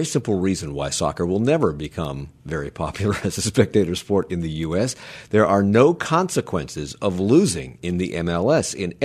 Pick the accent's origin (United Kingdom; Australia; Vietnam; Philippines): United Kingdom; now in United States; I'm a Brit now living in the U.S.